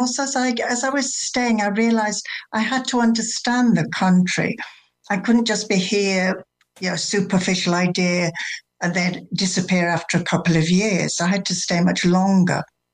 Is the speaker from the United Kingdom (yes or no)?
yes; England, United Kingdom; also born or lived in Germany; now in Spain; I'm English, and I didn't come from England. I came from Germany